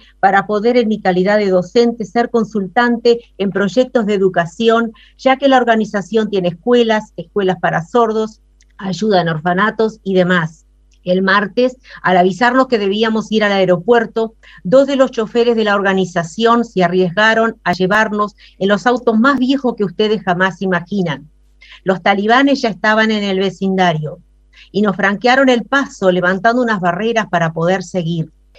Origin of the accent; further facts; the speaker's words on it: Uruguay; como toda uruguaya, no dejé la bombilla en Kabul.